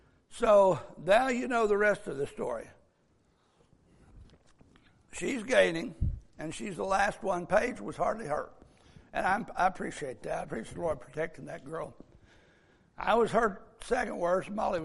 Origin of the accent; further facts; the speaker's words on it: Meeker, Oklahoma, United States; I'm from Meeker, Oklahoma.